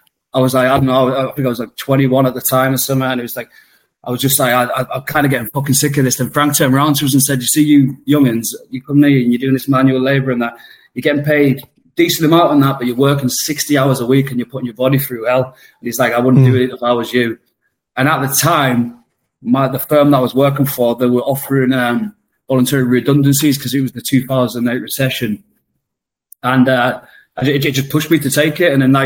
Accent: North West England, United Kingdom; now in London, United Kingdom; It's like, the North's my home. I am a Northerner, but I couldn't go back. To be honest, when I go back to Blackpool, even when I go back to Carlisle, they remind me of mini Londons these days

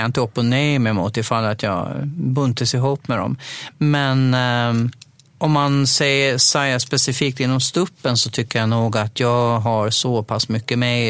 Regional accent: Dalhem, Gotland, Sweden; under mina tonår, när jag nog bodde kvar hemma i Dalem då

